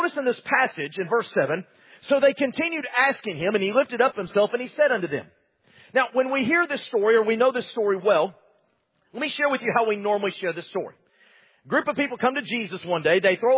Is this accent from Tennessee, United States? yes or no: no; Texas, United States; I grew up in Texas. I grew up in what we call Tornado Alley. And now, the only difference there is it was so flat you could see it three counties away coming at you.